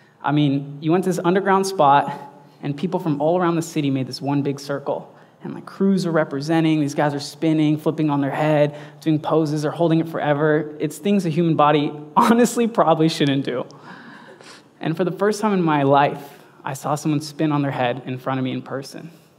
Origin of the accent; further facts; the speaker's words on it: Los Angeles, California, United States; I was born and raised in Los Angeles to loving parents who immigrated from Iran and a wonderful older brother.